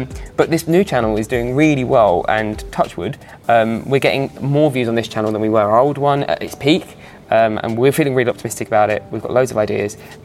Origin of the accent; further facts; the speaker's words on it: East of England, United Kingdom; I'm from Essex, so to know that they're talking about Billy Ricky and it's just around the corner to me